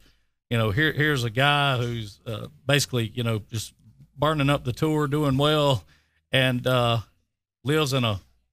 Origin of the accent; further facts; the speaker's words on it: East Milton, Florida, United States; I'm from East Milton.